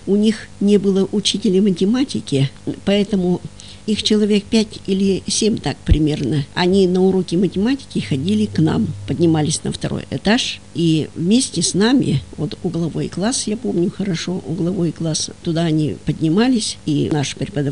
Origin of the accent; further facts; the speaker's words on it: Malaya Minusa, Krasnoyarsk Krai, Russia; Я родилась в Малой Минусе. Там я жила, там мои родители, там мои бабушки и дедушки жили. И сейчас родственники живут там. Училась я в Маломинусинской 7-летней школе.